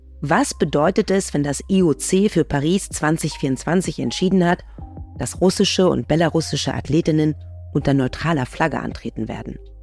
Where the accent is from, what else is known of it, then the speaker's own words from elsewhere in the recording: East Germany, Germany; born there; Ich bin in der DDR geboren.